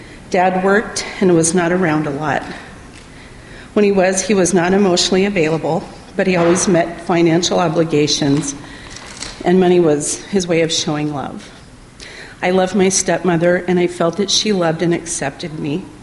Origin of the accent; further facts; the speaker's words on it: Fort Smith, Arkansas, United States; born there; also born or lived in Seattle; I was born in Fort Smith, Arkansas. My dad was in the Navy and got stationed in Seattle.